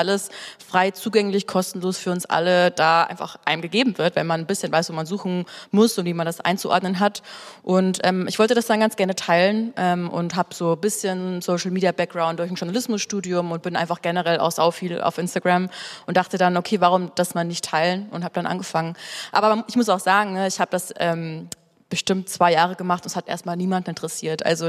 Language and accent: German; Bavaria, Germany; Ich komme eigentlich aus der Grenze zu Österreich, eher so aus Bayern.